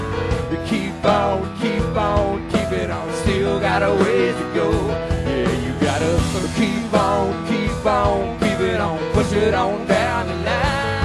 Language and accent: English; Dallas, Texas, United States; Of course … I'm from Dallas.